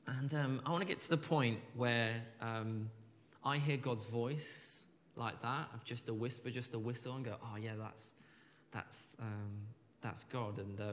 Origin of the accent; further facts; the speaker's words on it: Havant, South East England, United Kingdom; I grew up in Asda and Havant.